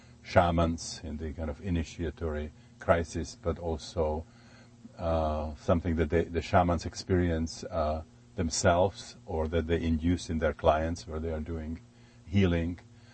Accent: Prague, Czechia; moved away as an adult; now in United States; I was born and educated in Prague, Czechoslovakia, and I came to this country when I was 37.

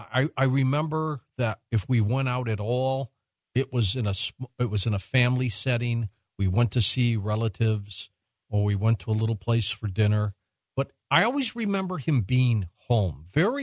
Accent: Detroit, Michigan, United States; When I was a kid growing up in Detroit, I remember my father.

